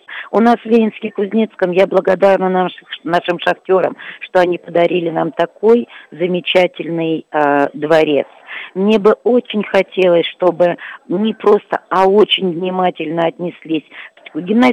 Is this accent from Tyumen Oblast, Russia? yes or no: no; Kemerovo Oblast, Russia; И мы, кузбассовцы, сибиряки, выигрывали бы во всех видах спорта.